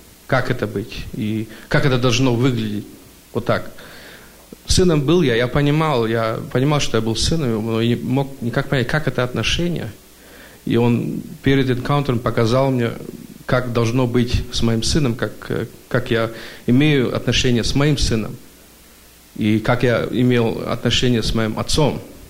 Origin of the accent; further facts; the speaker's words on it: Canada; Я из Канады.